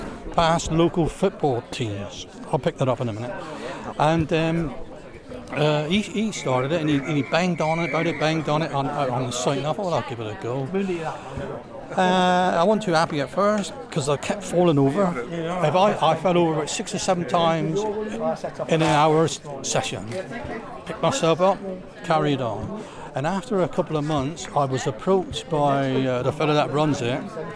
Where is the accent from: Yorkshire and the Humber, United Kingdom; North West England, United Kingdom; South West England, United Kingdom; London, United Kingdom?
South West England, United Kingdom; Plymouth; I'm from Plymouth, and I play for Plymouth Argyle Walking Football.